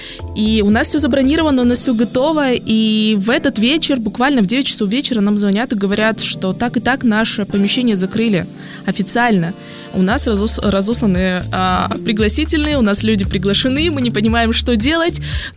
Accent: Ukraine; в своей стране, я из Украины, да, провели порядка, наверное, 10 больших конференций

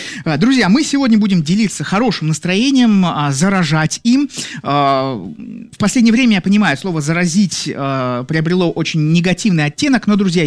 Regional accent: Saint Petersburg, Russia; из какого города я, из Петербурга

